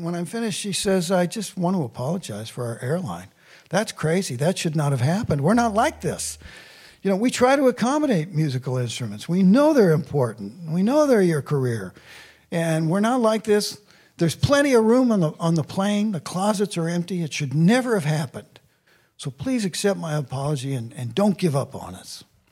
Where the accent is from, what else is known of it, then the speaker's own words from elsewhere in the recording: Kansas, United States; this is about 20 years ago, and I'm from Kansas.